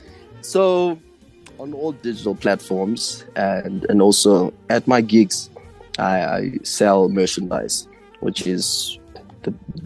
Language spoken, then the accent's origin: English; South Africa; myself as a South African musician